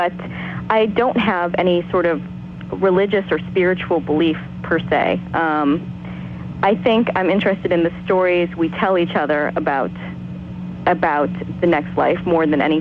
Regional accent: New York, United States; So, and as for me, I'm a novelist from New York, and I guess that's about it.

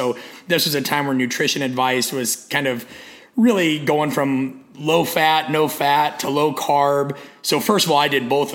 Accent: Omaha, Nebraska, United States; No, I grew up in Omaha, Nebraska.

